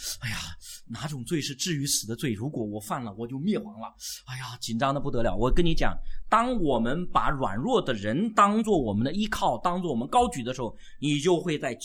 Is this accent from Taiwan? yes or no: no; China; 我们中国人讲汉奸，是不是？日本人来打中国了，然后跟日本人合谋害中国人。